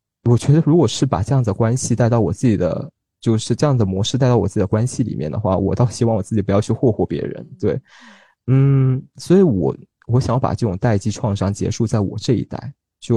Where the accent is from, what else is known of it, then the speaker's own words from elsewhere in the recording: Guangzhou, Guangdong, China; 我们就只有就是过年过节的时候我们才会回老家，对，然后可能过个十几天我们又要回广州这样子